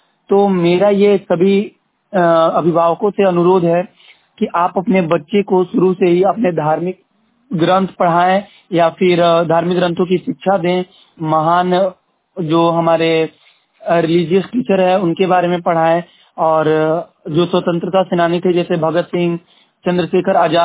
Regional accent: Jharkhand, India; और मैं झारखंड से हूँ।

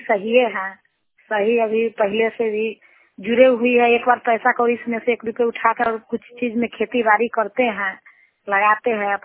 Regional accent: Bihar, India; मैं छपरा में के रहने वाली हूँ, जिला मुजफ्फरपुर, थाना मुसारी ब्लॉक।

